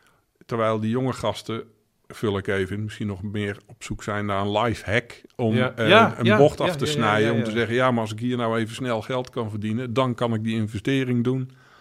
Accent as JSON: {"language": "Dutch", "region": "Zeeland", "country": "Netherlands", "said": "En bij ons in Zeeland zeiden ze altijd, genoeg is feest."}